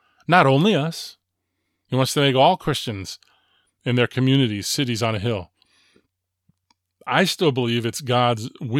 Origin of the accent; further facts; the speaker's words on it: United States; I am an American, and I'm glad I'm an American.